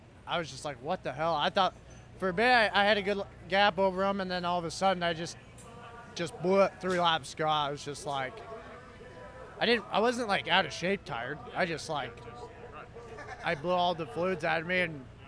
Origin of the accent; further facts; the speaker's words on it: United States; we're American. Like, we race on Saturdays.